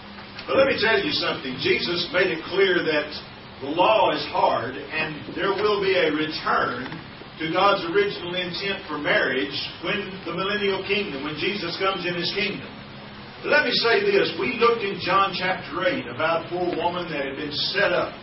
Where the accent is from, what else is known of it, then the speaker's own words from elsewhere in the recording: Texas, United States; back where I grew up in the hills of East Texas, I came from Smith County.